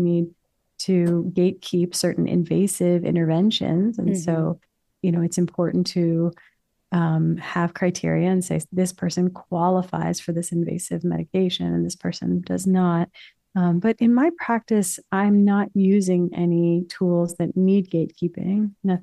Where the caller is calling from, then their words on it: New York City, New York, United States; New York City.